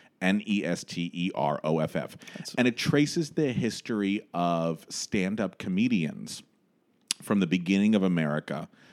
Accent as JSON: {"language": "English", "town": "Los Angeles", "region": "California", "country": "United States", "tie": "born or raised there", "said": "So, folks, growing up in Los Angeles, let me explain to you what we do out there for theatrical entertainment"}